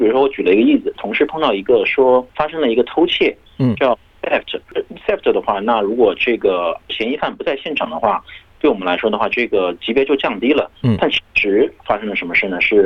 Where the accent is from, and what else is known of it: China; now in Australia